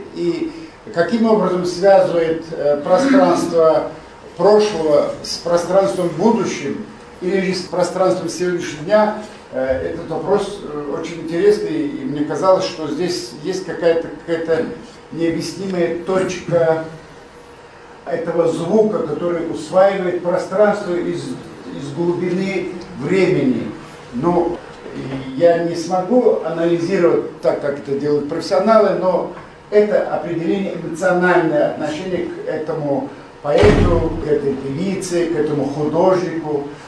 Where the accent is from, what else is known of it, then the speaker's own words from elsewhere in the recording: Dagestan, Russia; born there; Я родился в горах Дагестана, я сам аварец.